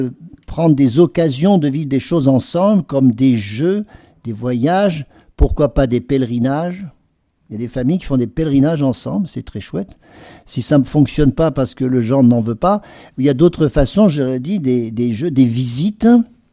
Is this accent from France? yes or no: yes; France; je sais bien, les Français, on aime bien manger